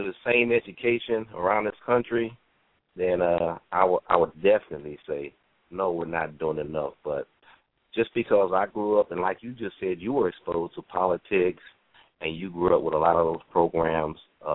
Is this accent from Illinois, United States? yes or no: yes; Peoria, Illinois, United States; I'm from Peoria, Illinois